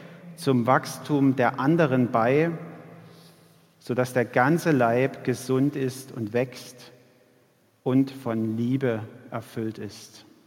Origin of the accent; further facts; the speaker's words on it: Ottendorf-Okrilla, Saxony, Germany; auch der Ort, den ihr sicher aus den Verkehrsmeldungen kennt, wo ich herkomme, Ottendorfer Grillach. Da wohne ich, seit ich 5 Jahre alt bin. Und das sind jetzt schon 40 Jahre, also könnt ihr euch den Rest denken, wie alt ich bin.